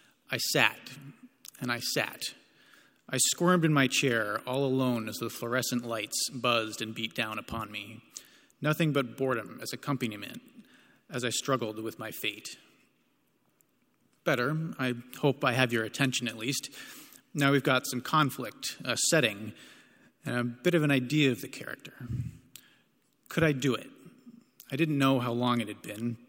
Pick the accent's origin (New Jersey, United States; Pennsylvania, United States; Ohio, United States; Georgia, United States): Ohio, United States; Toledo; born there; I was born in Toledo, Ohio. Where people are born shouldn't really matter, but it is relevant in this case.